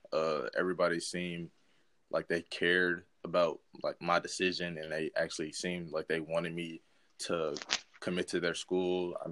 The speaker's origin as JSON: {"language": "English", "region": "Ohio", "country": "United States", "said": "And I'm originally from Ohio, so – being in the North and playing in the Big Ten wasn't a problem for me."}